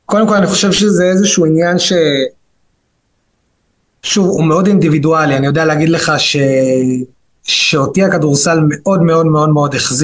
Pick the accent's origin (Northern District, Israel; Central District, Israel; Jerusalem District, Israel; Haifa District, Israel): Northern District, Israel; born there; המשפחה מגיעה מירושלים, אני נולדתי כבר בצפון